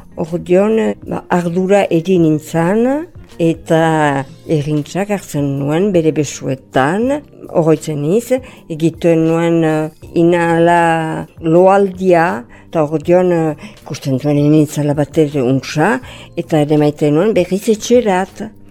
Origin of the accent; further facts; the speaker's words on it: Irissarry, Nouvelle-Aquitaine, France; Irrizarrin sortu naiz, eta Irrizarrin lan egin dut, esposatu niz